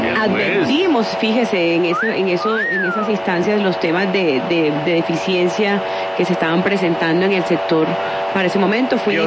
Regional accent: Tierra Alta, Córdoba, Colombia; born there; now in Bogotá, Colombia; Nací en Tierra Alta, Córdoba, imagínese. Pero ya me dicen que soy cachaca, que soy supremamente cachaca, porque hace 23 años vivo en Bogotá.

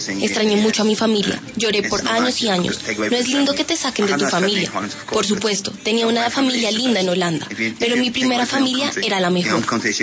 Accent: Colombia; Soy de Colombia.

